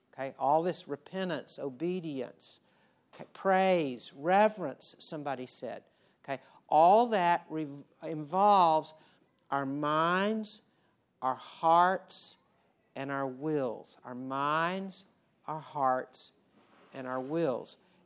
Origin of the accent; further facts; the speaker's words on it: the South, United States; I grew up, obviously, not in Chicago. I grew up in the South.